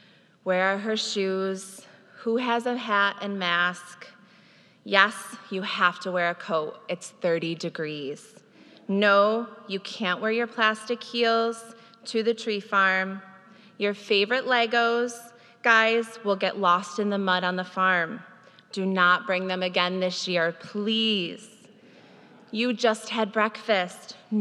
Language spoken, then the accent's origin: English; Elmira, New York, United States; I was raised in Elmira, New York, to two amazing Irish Catholic parents. I'm one of six kids.